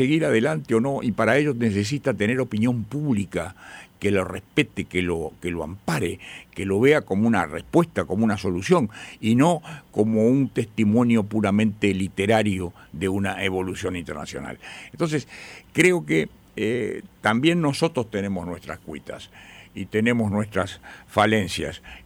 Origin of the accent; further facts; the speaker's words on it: Uruguay; a mí me preocupa como uruguayo